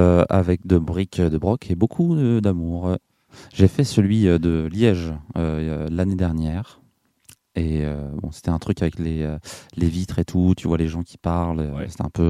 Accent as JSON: {"language": "French", "town": "Chartres-de-Bretagne", "region": "Brittany", "country": "France", "said": "Moi, je suis de Bretagne. Je suis de Rennes. Et je suis venu en stop depuis ma ville, Chartres de Bretagne."}